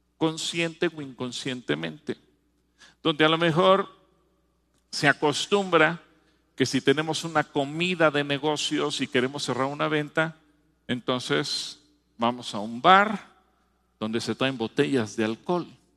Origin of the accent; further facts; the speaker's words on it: Mexico; nos toca vivir a nosotros como mexicanos